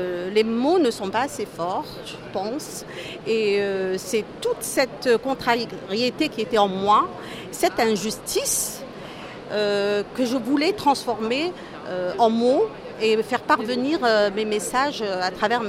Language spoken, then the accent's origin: French; Algeria; je suis algérienne, je suis de formation ingénieure agronome